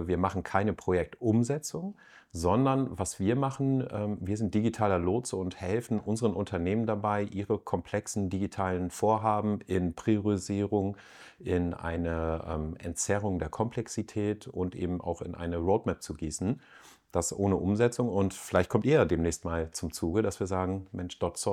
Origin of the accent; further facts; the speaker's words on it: Hanover, Lower Saxony, Germany; ich komme ja aus Hannover und Hannover ist nicht gleich Deutschland